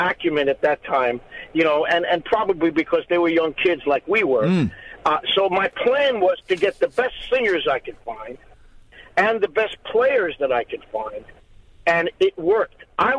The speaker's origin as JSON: {"language": "English", "region": "New York", "country": "United States", "tie": "born or raised there", "said": "growing up in New York, or near New York, with the radio station that came that far, was a big boon for me."}